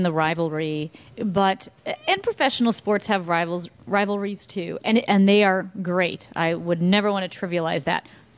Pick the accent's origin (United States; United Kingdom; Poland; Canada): United States; St. Louis, Missouri; you know, I'm from St. Louis. So many of my friends went to SLU.